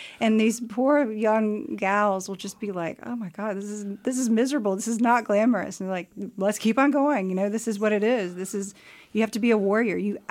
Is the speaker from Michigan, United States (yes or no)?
no; North Carolina, United States; and I am from North Carolina, and it's not only enough, it's everything for me.